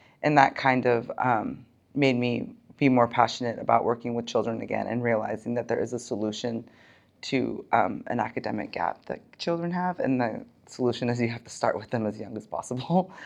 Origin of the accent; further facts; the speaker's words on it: Spokane, Washington, United States; born there; I was born in Spokane, Washington. I was first generation Iranian, born to Iranian parents.